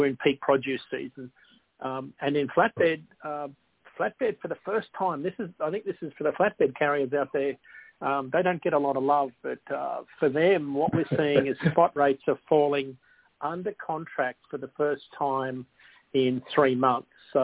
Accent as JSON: {"language": "English", "country": "Australia", "accent": "Australian", "moved": "yes", "said": "if I spoke Australian English, you'd never understand me. So we were all taught the Queen's English in school. So when I moved here, I had to repeat myself so often"}